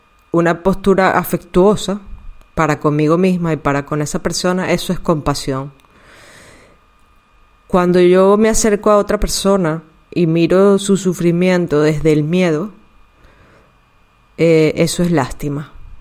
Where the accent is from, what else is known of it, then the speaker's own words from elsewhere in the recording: Venezuela; also born or lived in Mexico; now in Spain; también soy inmigrante, ya tengo unos 20 años de inmigrante. Soy venezolana. Luego viví en México, que fui inmigrante en México también. Luego me hice mexicana, luego me vine a España, ahora soy catalana, adoptada.